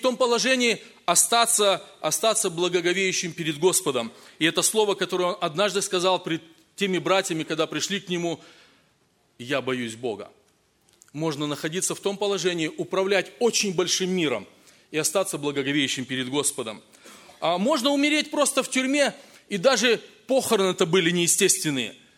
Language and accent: Russian; Kazakhstan; moved away; also born or lived in Russia; сколько я рос в Казахстане, потом в России